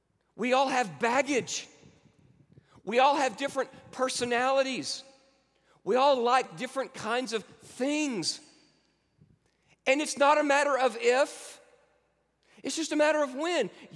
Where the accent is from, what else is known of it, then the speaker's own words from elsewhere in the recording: Springdale, Arkansas, United States; Well, we're from Springdale, Arkansas, and that's where our home is